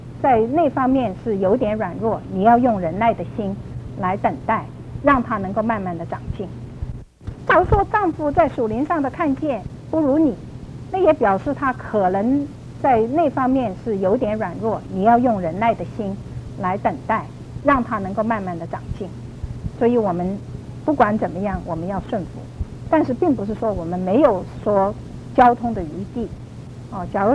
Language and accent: Chinese; China; 我觉得我们中国人的夫妇里面一个很欠缺的一个地方就是没有 communication